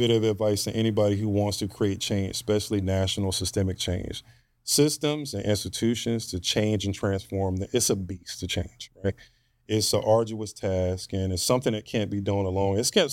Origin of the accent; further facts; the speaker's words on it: United States; Because I'm an American who's very proud to be an American, right?